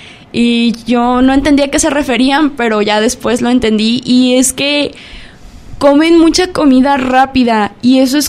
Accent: Guadalajara, Jalisco, Mexico; now in Mexico City, Mexico; a pesar de que vengo de una ciudad, soy de Guadalajara, fue todo un reto vivir en una ciudad tan grande.

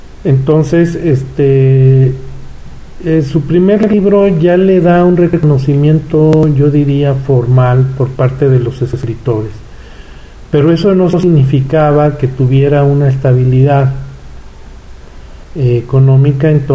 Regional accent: Zapotlán, Jalisco, Mexico; born there; En la casa donde yo nací, aquí en la calle de Colón

